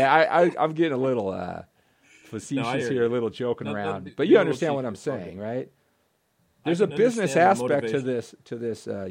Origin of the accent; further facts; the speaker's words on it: Walnut Creek, California, United States; I'm from Walnut Creek. I don't know if you know that. And I went to Jesuit High School in Sacramento.